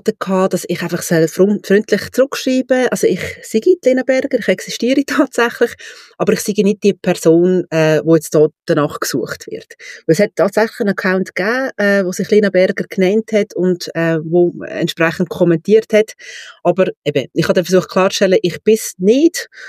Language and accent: German; Lucerne, Switzerland; Shop in Luzern gibt, vor allem an dieser Adresse, weil das ist nämlich Luftlinie 200 Meter von dort, wo ich aufgewachsen bin.